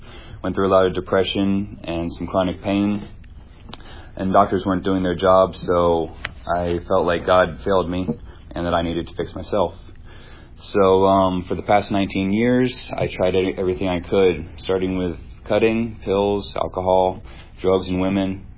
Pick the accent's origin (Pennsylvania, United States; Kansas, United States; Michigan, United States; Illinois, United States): Pennsylvania, United States; Lancaster; I'm from Lancaster, PA, born and raised. Grew up in the Mennonite faith